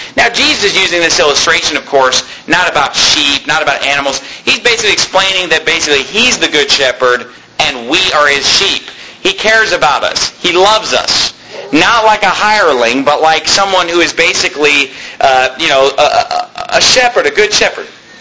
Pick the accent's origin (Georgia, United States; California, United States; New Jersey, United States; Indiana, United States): California, United States; Sacramento; now in Tempe, United States; I mean, my hometown is Sacramento. I'm not saying I own the whole town. But Sacramento is my town. You know, now Tempe is my hometown.